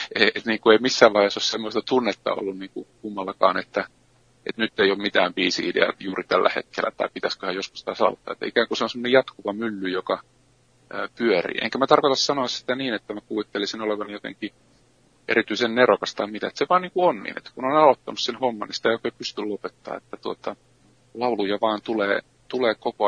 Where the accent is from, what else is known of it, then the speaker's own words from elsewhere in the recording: Lahti, Päijät-Häme, Finland; Mä oon syntynyt Lahdessa ja kävin siellä koulut ja asuin siellä lapsuudessa.